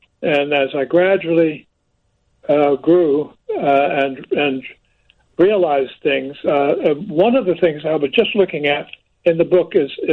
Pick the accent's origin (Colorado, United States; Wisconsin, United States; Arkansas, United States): Arkansas, United States; I grew up in the Ozarks in Arkansas